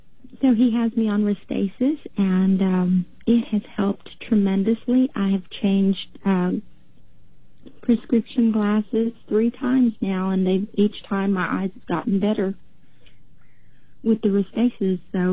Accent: Gulf Coast, United States; I grew up in the Gulf, and we used to eat lots of fish. And, of course, now I'm in East Texas

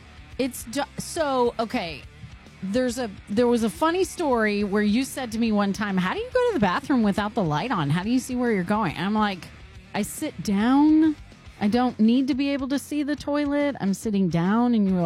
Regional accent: Texas, United States; I grew up mostly in Texas, and we went barefoot everywhere.

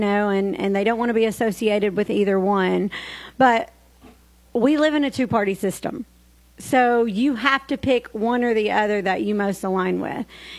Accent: Tennessee, United States; And growing up in Tennessee, of course, all my friends and their parents were Republican.

